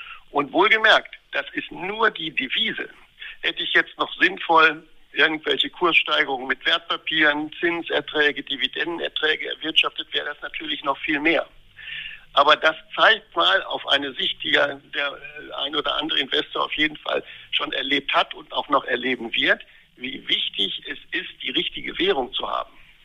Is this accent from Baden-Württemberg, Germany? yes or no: no; Oberhausen, North Rhine-Westphalia, Germany; ich komme aus dem Ruhrgebiet, aus Oberhausen